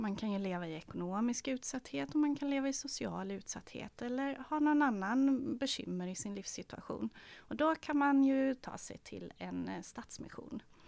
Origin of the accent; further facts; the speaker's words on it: Oskarshamn, Kalmar County, Sweden; now in Öland, Sweden; Och jag är från Oskarshamn från början. Flyttade till Kalmar när jag skulle läsa.